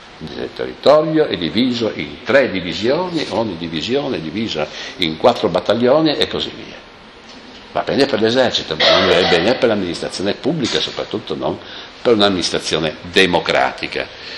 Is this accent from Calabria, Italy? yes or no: no; Bolzano, Trentino-Alto Adige, Italy; born there; Io che sono nato a Bolzano